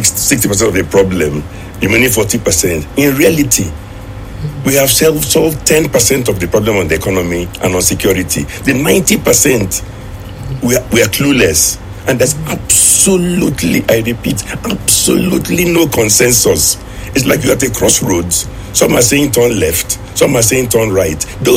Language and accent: English; Nigeria; I'm a Nigerian and I'm alive, I'm an entrepreneur, an economist, a businessman